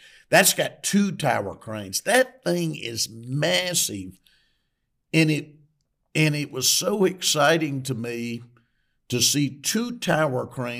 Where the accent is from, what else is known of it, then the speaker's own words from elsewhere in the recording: Arkansas, United States; I'm a South Arkansas boy. I'm from the Pine Woods.